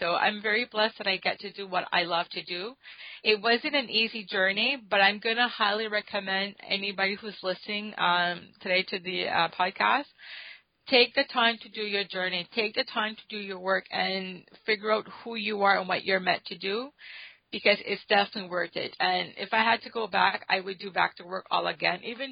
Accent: New Brunswick, Canada; So for me, I grew up, so I'm from Canada. So I grew up on the East Coast in a province called New Brunswick.

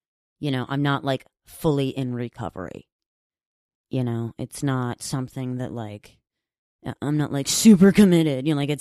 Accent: Chicago, Illinois, United States; also born or lived in Texas; So Chicago is my home. Chicago is where I fucking grew up, where life started to happen and I started to figure some shit out.

